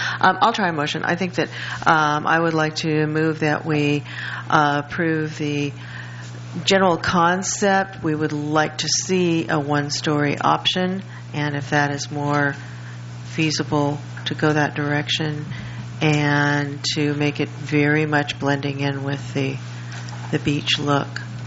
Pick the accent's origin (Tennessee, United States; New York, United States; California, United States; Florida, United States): California, United States; Morro Bay; I'm from Morro Bay